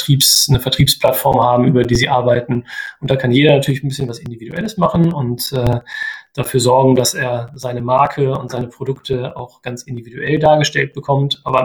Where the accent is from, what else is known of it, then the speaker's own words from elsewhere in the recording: Osterode am Harz, Lower Saxony, Germany; Ja, ich komme ursprünglich aus Osterode, so wie auch du, deshalb kennen wir uns ja auch schon seit gut 20 Jahren.